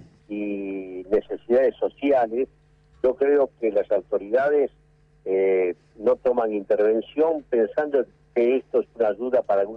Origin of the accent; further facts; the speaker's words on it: Lomas de Zamora, Buenos Aires Province, Argentina; yo soy de Loma de Zamora, yo vi cómo creció la salada.